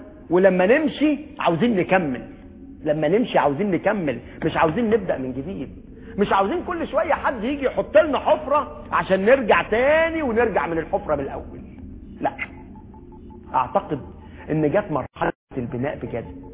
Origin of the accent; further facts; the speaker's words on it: Egypt; لاننا كمصريين بنحب بلدنا